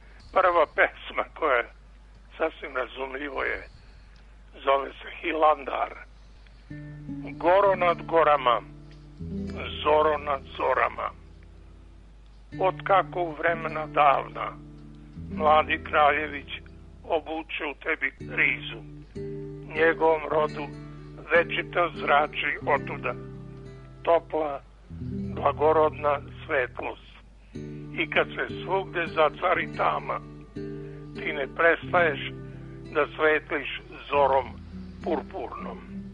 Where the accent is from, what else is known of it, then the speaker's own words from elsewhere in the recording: Prokuplje, Toplica District, Serbia; born there; a razume se i o svom starom kraju.